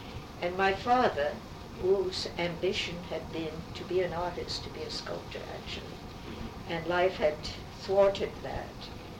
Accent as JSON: {"language": "English", "town": "New York City", "region": "New York", "country": "United States", "tie": "born there", "said": "I was born in New York City. Mm-hmm. French parents, mm-hmm. quite young French parents, and they had been in the States only about 2 years"}